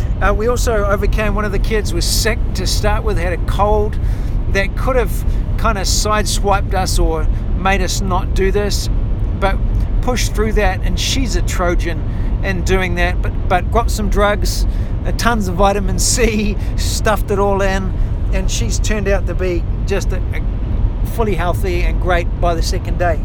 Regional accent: New Zealand; so we come from New Zealand where 2 lanes is a big road.

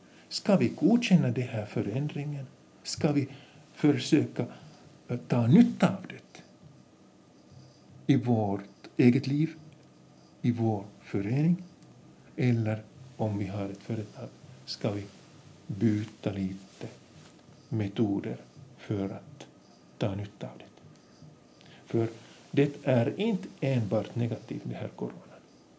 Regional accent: Vaasa, Ostrobothnia, Finland; Om vi tänker som finländare och som vasaborna

